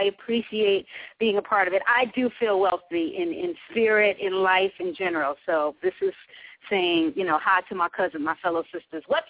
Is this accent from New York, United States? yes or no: yes; New York, United States; I mean, I grew up in Harlem. I was one of these kids that, you know, was smart and got scholarships to different places